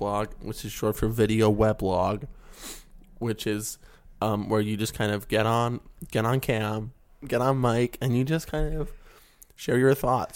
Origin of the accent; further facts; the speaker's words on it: West Virginia, United States; now in California, United States; You can tell by my accent that I'm clearly from West Virginia.